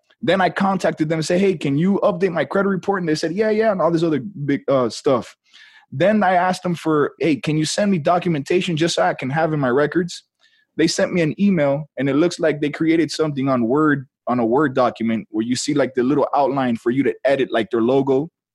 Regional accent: Hialeah, Florida, United States; So I grew up in Miami, Florida, in a town called Hialeah, but it's just one within the cities of Miami.

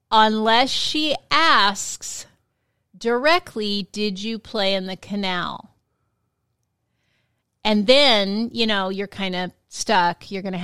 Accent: Washington, United States; And I grew up in the Yakima Valley, and we had these irrigation canals.

